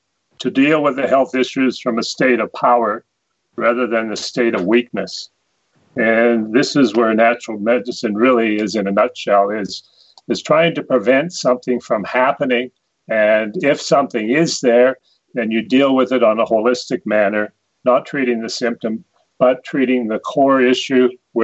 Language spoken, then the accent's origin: English; British Columbia, Canada; now in Cochrane, Canada; I'm in beautiful Cochrane, Alberta, at the foothills of the Rocky Mountains. I was born and raised in BC and moved here about 10 years ago.